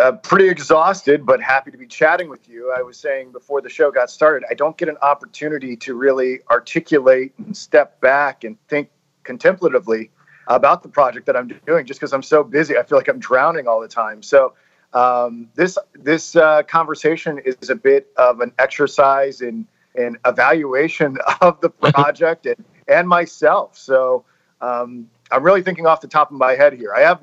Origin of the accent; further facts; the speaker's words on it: United States; born there; So I was born outside of Washington, D.C., somewhere later in high school, I sort of noticed that I had a proclivity for intellectual conversation and discussion.